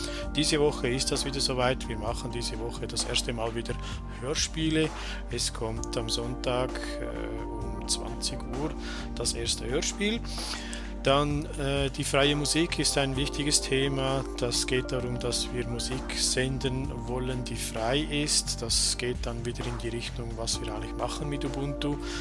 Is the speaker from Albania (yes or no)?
no; Switzerland; accent: Swiss German; versuche ich das dann mal auf unser Schweizerdeutsch. Vielleicht verstehst du das ja als Österreicher.